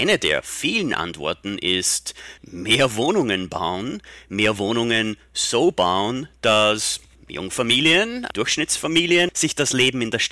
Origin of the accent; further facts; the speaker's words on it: Amstetten, Lower Austria, Austria; Ich bin selbst in einem Einfamilienhaus aufgewachsen in Amstetten, Niederösterreich.